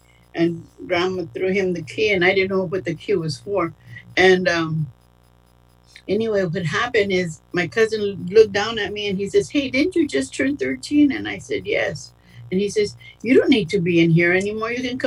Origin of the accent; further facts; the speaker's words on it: Arizona, United States; I'm born and raised in Arizona on a reservation. I'm a Native American, and my given name on the reservation was … I hated that name growing up.